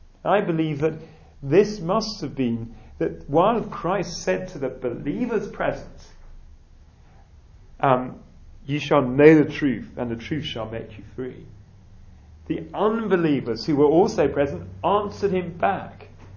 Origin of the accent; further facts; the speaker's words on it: England, United Kingdom; And I could think, well, I'm English, you know, of course I'm a superior being because I'm English.